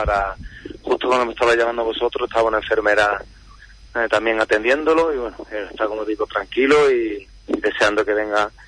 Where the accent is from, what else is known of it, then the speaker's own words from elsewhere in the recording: Huelva, Andalusia, Spain; los que somos de Huelva